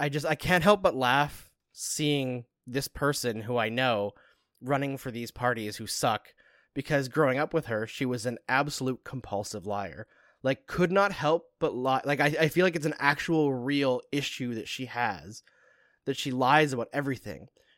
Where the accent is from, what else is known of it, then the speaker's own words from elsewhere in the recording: Fort McMurray, Alberta, Canada; a state congressman up here for Alberta, where I grew up in Fort McMurray.